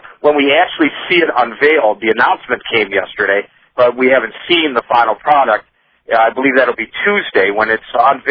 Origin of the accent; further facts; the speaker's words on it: Detroit, Michigan, United States; Since I'm from Detroit, I can recognize exactly where that's coming from.